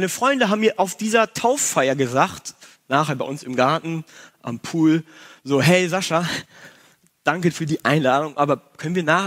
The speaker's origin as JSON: {"language": "German", "town": "Gütersloh", "region": "North Rhine-Westphalia", "country": "Germany", "tie": "born or raised there", "said": "Ich habe mich in Gütersloh in meiner Heimatgemeinde taufen lassen"}